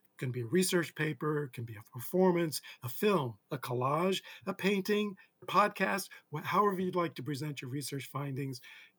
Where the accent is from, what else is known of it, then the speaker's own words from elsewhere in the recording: Middlebury, Vermont, United States; Assuming that if you're Black, you must not be from Middlebury and maybe not even from Vermont.